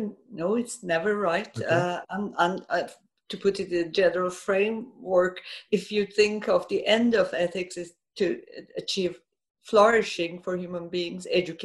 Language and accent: English; Iran; I grew up in Iran. I've seen the Islamic Revolution.